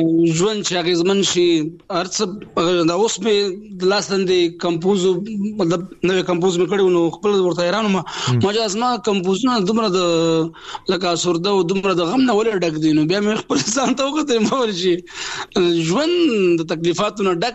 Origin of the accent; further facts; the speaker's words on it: Afghanistan; زه افغان یم زما روح افغانستان دی